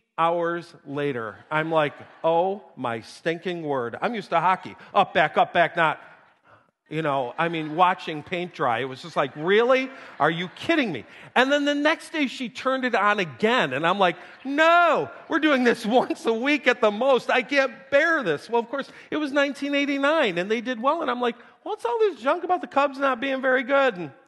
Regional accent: New York, United States; I was from Western New York, so I was all football and hockey

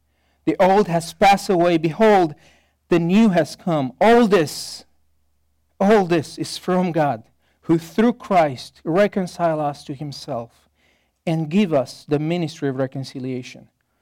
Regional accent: Romania; born there; English is a second language; no, I'm not from Texas. I was born in Romania in a communist time.

